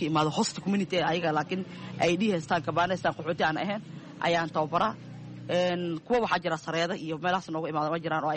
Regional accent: Mogadishu, Banaadir, Somalia; moved away as an adult; Aniga waxaan kasoo qaxay Xamar, waxaan ku dhashay degmada Shibis yaqshid no kusoo barbaaray marka maxay ahayd xamar baan kasoo qaxay 2007 ayaan kasoo qaxay

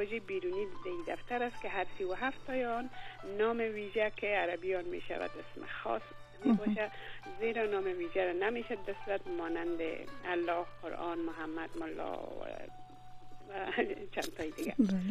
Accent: Kabul, Afghanistan; moved away as an adult; also born or lived in Tehran; در شهر کابل زاده شدم. آموزشگاه را در مکتب رابی بلخی خواندم، سپس به دانشگاه کابل رفتم. برای 4 سال در رشته ژورنالیسم دانشجو بودم.

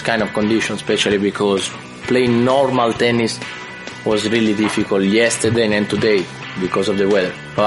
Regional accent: Sanremo, Liguria, Italy; This is the tournament, home tournament, because I was born in Sanremo and I was practicing here when I was young.

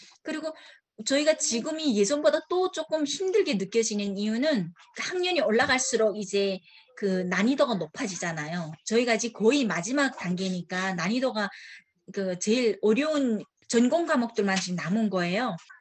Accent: North Korea; now in United States; 북한에서 우리가 애를 낳으면 걔네들도 북한 사람으로 또 우리 같은 삶을 우리 아빠 같은 죽을 때까지 세상 밖을 못 보고

